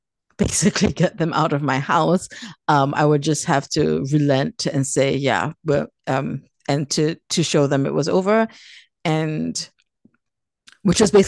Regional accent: Singapore; I started to realize that a lot of the work I was putting out dealt with experiences growing up in Singapore, living there as a young adult.

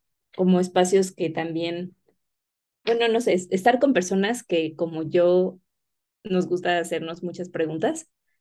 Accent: Mexico City, Mexico; soy de Ciudad de México

